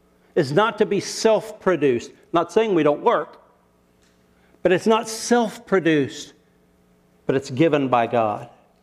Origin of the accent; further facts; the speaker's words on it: United States; As an American, that offends me because I think I could take care of it.